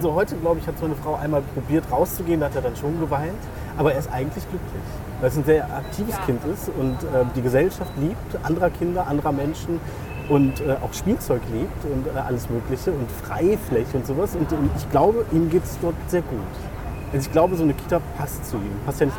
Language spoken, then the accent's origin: German; Duisburg, North Rhine-Westphalia, Germany; also born or lived in Cologne; Aber ich bin nicht in Köln aufgewachsen, in Köln geboren und dann ins Ruhrgebiet gezogen.